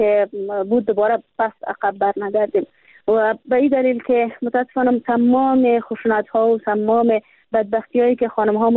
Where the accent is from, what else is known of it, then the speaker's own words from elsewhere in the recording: Afghanistan; برای مردم هم به ولسواریم قریم و به ولایتم و به کل افغانستان ما بتونم که یک حامی باشم